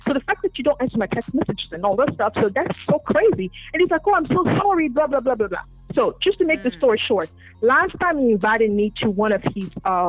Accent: Sierra Leone; No. I'm not. I'm from Sierra Leone.

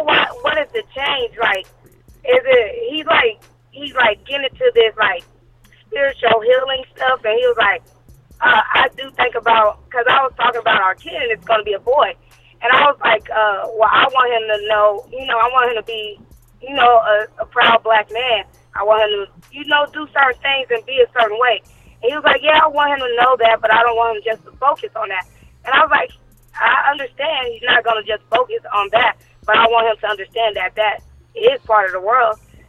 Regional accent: Arizona, United States; now in Houston, United States; Houston, but I'm from Arizona.

